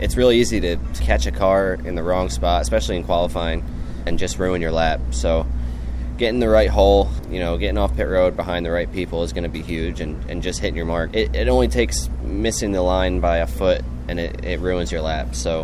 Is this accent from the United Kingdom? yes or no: no; New Jersey, United States; I'm from New Jersey, which is like 3 hours from there. Well, where I'm from, my hometown, and you know, every winter I'd go up in the Poconos snowboarding and stuff